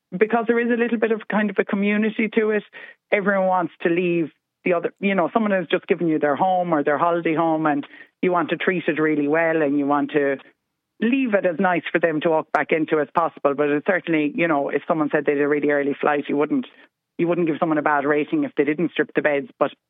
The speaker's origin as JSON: {"language": "English", "region": "Connacht", "country": "Ireland", "said": "I'm from Mayo, and when I'm in Mayo, I let people into my house in Dublin."}